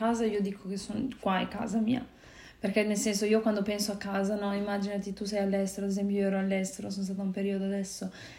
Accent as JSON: {"language": "Italian", "country": "Albania", "lives_now": "Italy", "said": "io sono albanese, io non ho la città, purtroppo non ho ancora la cittadinanza italiana"}